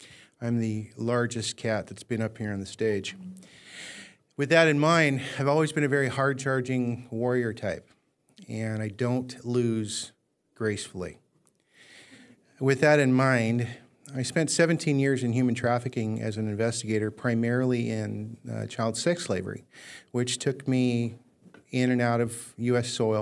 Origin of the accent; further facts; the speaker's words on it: Scotland, United Kingdom; And so, you know, me being the Scottish dumbass, I spent 17 years.